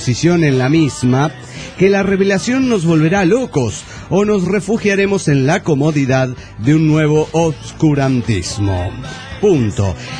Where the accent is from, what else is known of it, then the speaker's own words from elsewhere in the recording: Golden, Colorado, United States; Hola, ¿cómo están? … de Golden Colorado.